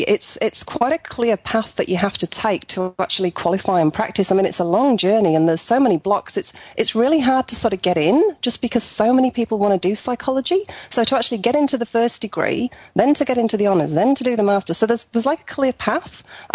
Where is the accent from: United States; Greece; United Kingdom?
United Kingdom; England; now in Australia; I'm from England originally